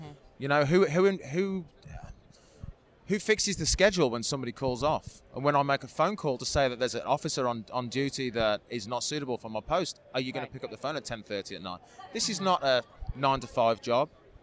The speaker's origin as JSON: {"language": "English", "country": "United Kingdom", "said": "I'm from the United Kingdom."}